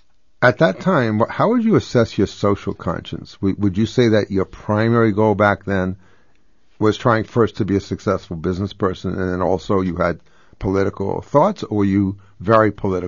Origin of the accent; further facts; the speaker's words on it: Valley Stream, New York, United States; when I grew up in Valley Stream, Long Island, my father was a trade union social democrat, anti-communist, very strongly pro-democratic.